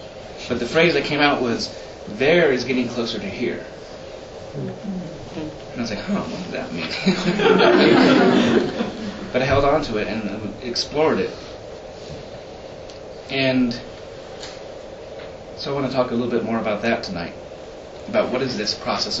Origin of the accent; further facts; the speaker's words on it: Colorado Springs, Colorado, United States; So I'm still here. And I grew up here in Colorado Springs, so.